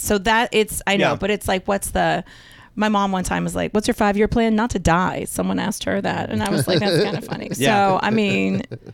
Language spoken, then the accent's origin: English; Pennsylvania, United States; I also went once to a forklift job interview because I am from Pennsylvania.